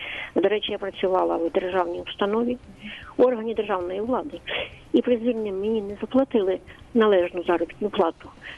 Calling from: Kyiv, Ukraine; я з Києва.

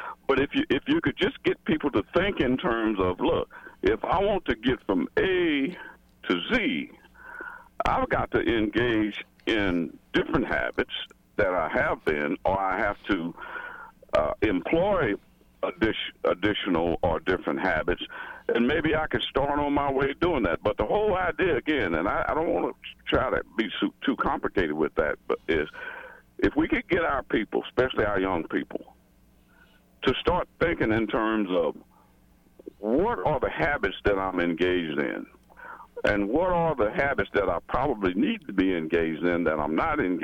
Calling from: Shawnee, Kansas, United States; And I'm calling from Shawnee, Kansas.

